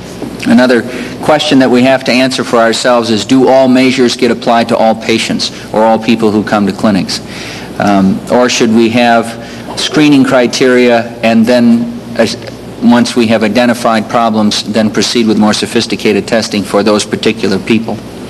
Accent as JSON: {"language": "English", "town": "Denver", "region": "Colorado", "country": "United States", "said": "For the 47th time … from Denver."}